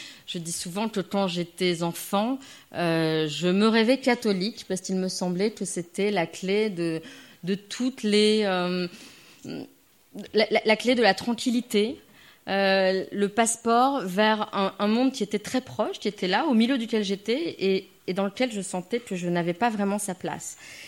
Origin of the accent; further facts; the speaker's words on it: Nice, Provence-Alpes-Côte d'Azur, France; born there; je suis née à Nice en 1970 de parents qui venaient d'arriver d'Algérie.